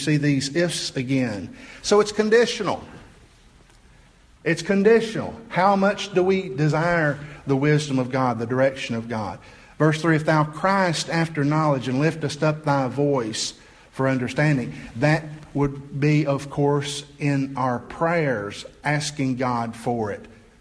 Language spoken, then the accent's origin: English; Chattanooga, Tennessee, United States; although I grew up in Chattanooga area.